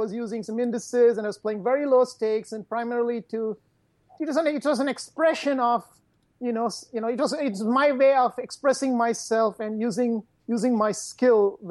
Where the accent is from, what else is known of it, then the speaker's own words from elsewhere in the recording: India; I did all my growing up in India.